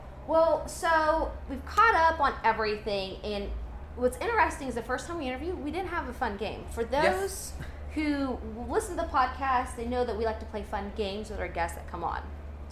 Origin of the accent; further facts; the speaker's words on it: Oklahoma, United States; Like, I grew up in Oklahoma